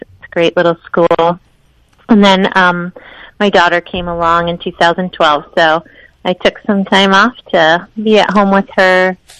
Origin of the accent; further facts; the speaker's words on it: Richmond, Vermont, United States; I grew up in Richmond, Vermont, and then went to college in Massachusetts and had some great adventures out west after that, and then knew I really wanted to come back to Vermont